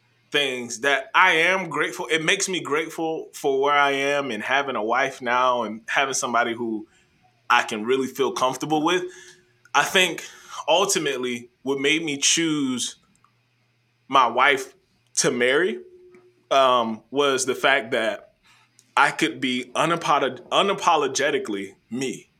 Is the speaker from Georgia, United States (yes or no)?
yes; Savannah, Georgia, United States; man. I'm from Savannah.